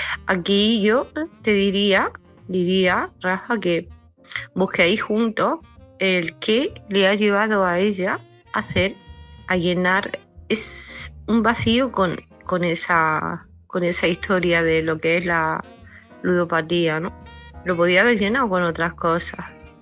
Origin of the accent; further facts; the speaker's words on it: Pinos Puente, Andalusia, Spain; de Granada, de un pueblecito de Granada, Pinos Puente.